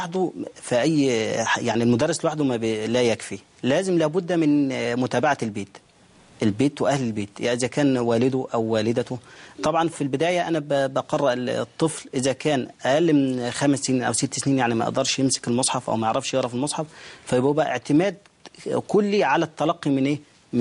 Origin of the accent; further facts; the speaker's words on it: Al-Fant, Beni Suef Governorate, Egypt; من قريتنا، قرية الفنت محافظة بن سويف وممن حولها من القرى.